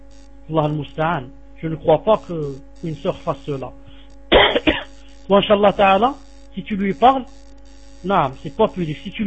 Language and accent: French; Italy; Salam alaikum, je suis italien converti depuis 2 ans.